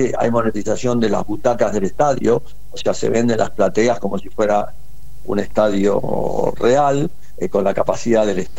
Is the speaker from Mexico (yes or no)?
no; Argentina; todos los que estamos en el proyecto somos argentinos.